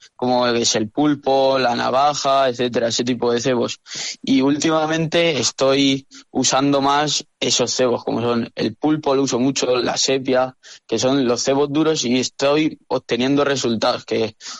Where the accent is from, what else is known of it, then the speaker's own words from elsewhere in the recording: Teruel, Aragon, Spain; yo soy de Teruel y al final por aquí tengo que ir a pescar a los pantanos, al río Ebro